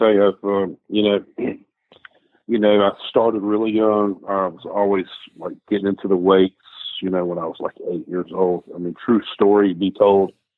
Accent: North Carolina, United States; I'm really from North Carolina.

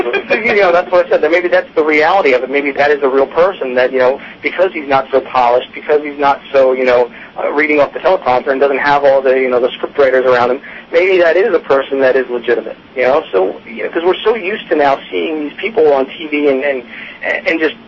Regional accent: Philadelphia, Pennsylvania, United States; Me growing up in Philadelphia, that's where everybody went, of course.

